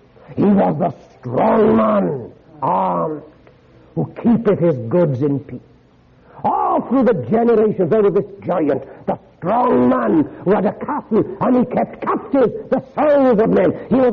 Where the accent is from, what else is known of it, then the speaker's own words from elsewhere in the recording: Wales, United Kingdom; I come from Wales. Do you know what we have? The fiery dragon.